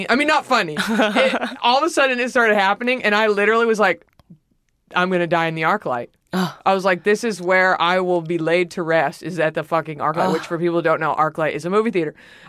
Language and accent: English; Dallas, Texas, United States; I'm from Dallas. We have a few ourselves.